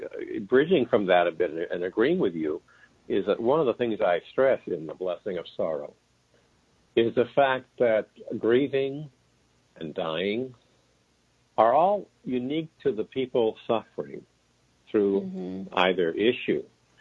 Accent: Cincinnati, Ohio, United States; also born or lived in Israel; is because our family is from Israel. I was born there, and my parents and my grandfathers. But I grew up in Cincinnati, Ohio.

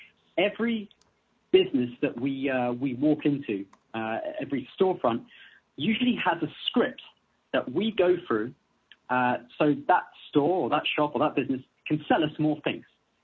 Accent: London, United Kingdom; No, I am from London, England. It's great to be here.

